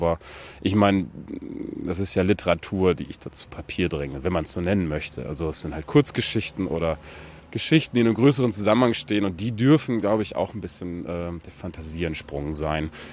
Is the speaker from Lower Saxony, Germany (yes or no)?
yes; Aurich, Lower Saxony, Germany; Also in Aurich, wo ich herkomme, gibt es halt eben keinen Bahnhof.